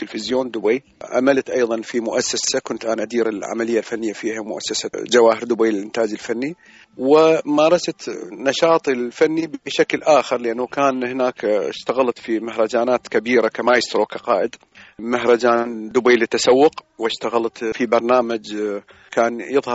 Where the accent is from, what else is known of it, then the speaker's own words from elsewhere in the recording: Iraq; now in Sweden; احنا ايضا كعراقيين